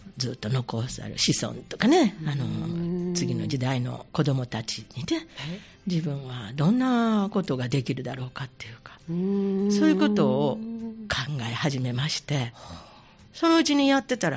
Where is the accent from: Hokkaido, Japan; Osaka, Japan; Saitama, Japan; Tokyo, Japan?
Osaka, Japan; Kadoma; born there; 私は大阪の門真市北河内郡の河内の生まれです。